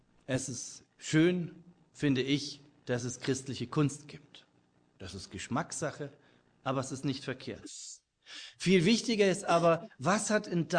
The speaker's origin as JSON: {"language": "German", "region": "Bavaria", "country": "Germany", "said": "In Franken, wo ich herkomme, gibt es einen schönen Ausdruck, der heißt Allmächt."}